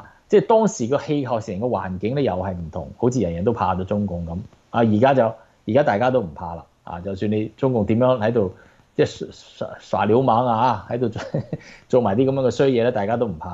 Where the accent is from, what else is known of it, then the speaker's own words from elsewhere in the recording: Hong Kong; 我香港人咧即係好有温情咯。